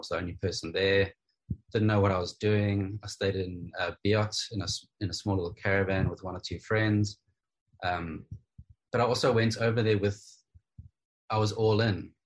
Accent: Warner Beach, KwaZulu-Natal, South Africa; also born or lived in Zimbabwe; I was born in Zimbabwe and came to South Africa when I was probably around 5 years old. My parents split up when I was two. Mum brought me to SA. Dad stayed in Zim. And I started out at school in Warner Beach

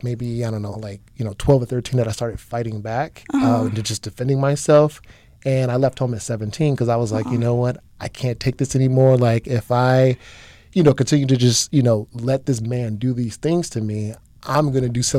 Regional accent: Chicago, Illinois, United States; Yeah, so I grew up in Chicago. Uh-huh. I'm 31, I'll be 32 this year, and yeah, from Chicago, grew up on the South Side.

